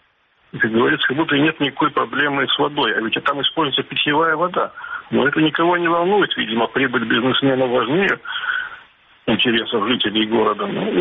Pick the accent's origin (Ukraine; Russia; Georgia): Ukraine; Simferopol, Crimea; я как бы вырос в Симферополе. Я помню, какой это был зеленый, цветущий город.